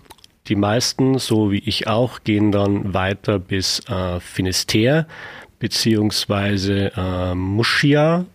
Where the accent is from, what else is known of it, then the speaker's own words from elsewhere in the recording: Pfreimd, Bavaria, Germany; ich komme aus Pfreimd und ich bin den Jakobsweg gelaufen.